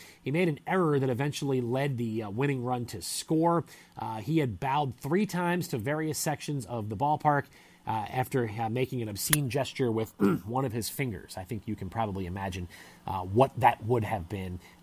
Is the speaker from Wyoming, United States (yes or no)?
no; Philadelphia, Pennsylvania, United States; at the Baker Bowl in Philadelphia, my hometown.